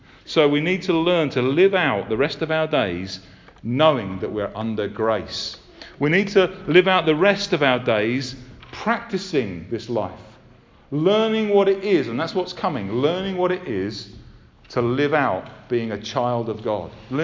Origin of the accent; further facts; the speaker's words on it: United Kingdom; I'm British, yeah. I'm white, yeah.